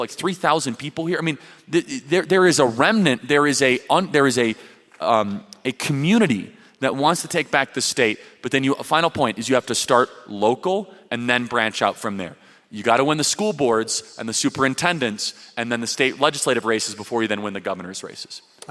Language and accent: English; Illinois, United States; I know it in my home state of Illinois.